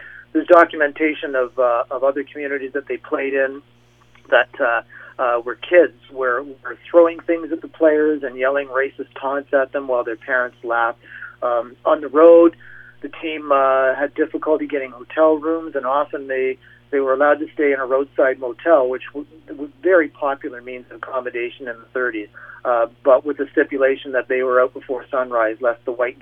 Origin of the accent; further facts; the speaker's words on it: Midland, Ontario, Canada; I grew up in Midland, next door to Penetanguishene, Ontario